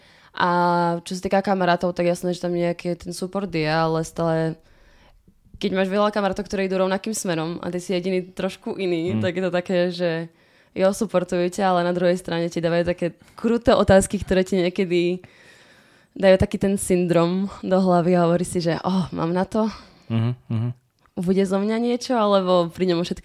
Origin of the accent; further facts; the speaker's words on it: eastern Slovakia, Slovakia; accent: eastern Slovak; also born or lived in Prague, Czechia; Ja som úplne z východného Slovenska.